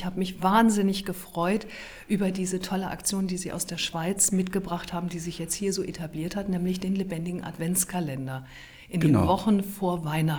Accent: Münster, North Rhine-Westphalia, Germany; Ich komme aus Münster, ich kenne auch Karneval.

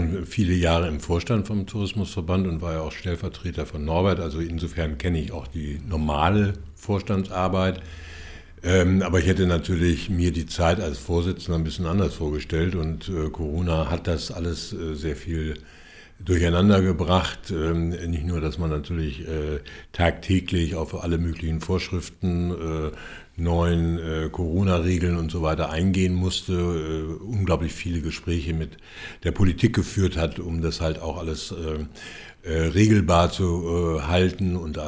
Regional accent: Baden-Baden, Baden-Württemberg, Germany; Also ich bin in einem Hotel aufgewachsen in Baden-Baden. Mein Vater war Patissier

